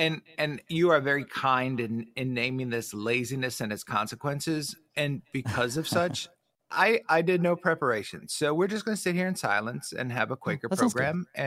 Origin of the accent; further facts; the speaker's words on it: Milwaukee, Wisconsin, United States; moved away; No, I was born and raised in Milwaukee, so I'm truly a transplant down here. And I've lived here 23 years now